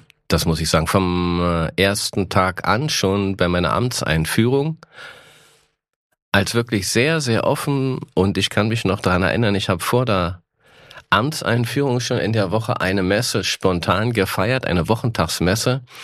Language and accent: German; Hennigsdorf, Brandenburg, Germany; Also ich bin in Hennigsdorf geboren, das ist kein Dorf, wie man vielleicht vermuten könnte, sondern es ist eine Industriestadt mit 25.000 Einwohnern.